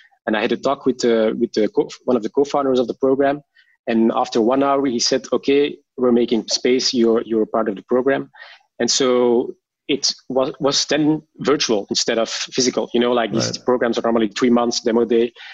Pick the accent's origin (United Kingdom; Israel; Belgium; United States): Belgium; Flanders; first language Dutch; English is a second language; So my mother tongue is Dutch, but I live in Flanders, so it's like Flemish, but it's basically the same language.